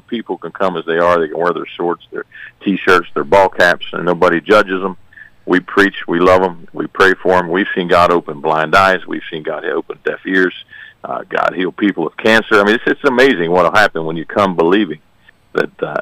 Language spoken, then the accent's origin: English; West Virginia, United States; We're actually from West Virginia.